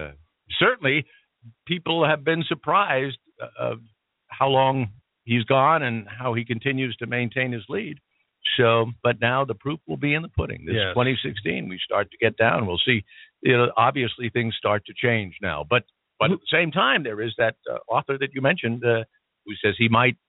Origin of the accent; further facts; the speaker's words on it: New York, United States; Well, I don't expect that. I'm from New York, too. And that's not the way I grew up.